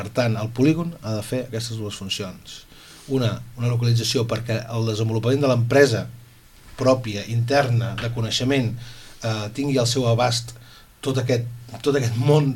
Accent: Mataró, Catalonia, Spain; jo recordo de petit, darrere a casa meva, que jo vinc de Mataró, aquells telers no paraven mai.

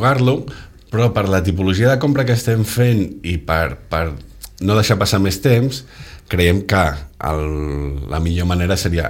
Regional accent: Capellades, Catalonia, Spain; now in Barcelona, Spain; De Capellades. Visc a Barcelona, però soc de Capellades de tota la vida.

